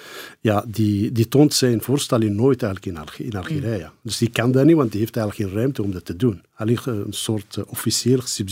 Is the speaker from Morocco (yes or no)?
yes; Morocco; Ik zelf persoonlijk, ik kom uit het noorden van Marokko